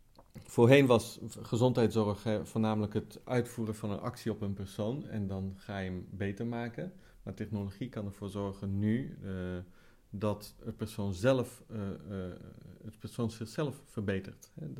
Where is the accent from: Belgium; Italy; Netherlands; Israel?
Italy; Dutch is a second language; Ja, ik kom uit Italië, dat moet je ook even vertellen.